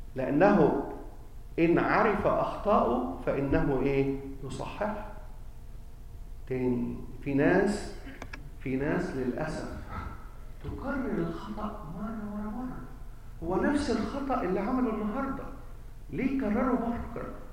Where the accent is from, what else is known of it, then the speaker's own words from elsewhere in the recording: Egypt; ودي عندنا إحنا كمصريين كتيرة أوي أوي أوي.